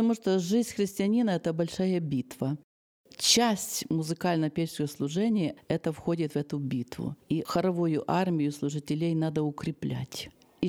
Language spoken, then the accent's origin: Russian; Ukraine; Russian is a second language; Да, я с Украины, я директор музыкального центра, я уже говорила, в Украине, в городе Луцке. Я извиняюсь, что я плохо разговариваю так по-русски, но я стараюсь.